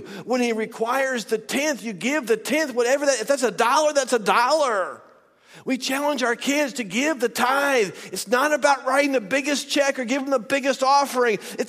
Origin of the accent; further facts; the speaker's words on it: Iowa, United States; I'm from Iowa. Nobody knows me in Louisiana.